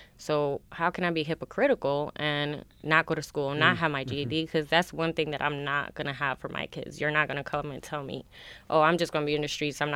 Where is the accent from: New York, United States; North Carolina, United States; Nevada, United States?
New York, United States; Rochester; Yes, but it's Rochester.